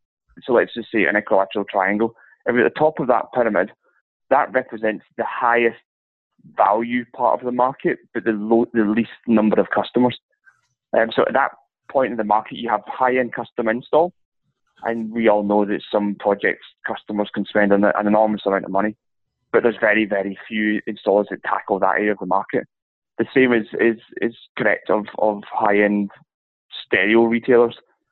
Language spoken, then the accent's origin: English; Scotland, United Kingdom; accent: Scottish; That's my Scottish accent getting in there.